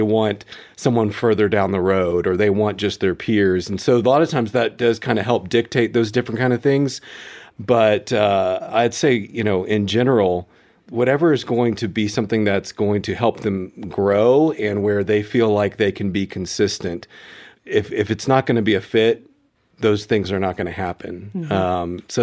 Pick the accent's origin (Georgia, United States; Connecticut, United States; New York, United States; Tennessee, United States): Tennessee, United States; Memphis; now in Colorado Springs, United States; I grew up in Memphis and being out here in Colorado Springs of, you know, finishing school